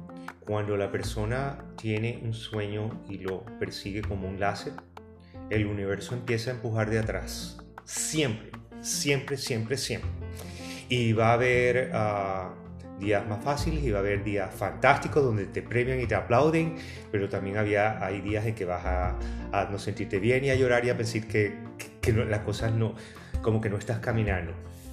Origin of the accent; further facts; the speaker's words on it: Colombia; Como colombiano, colombiano, pero como historiador venezolano.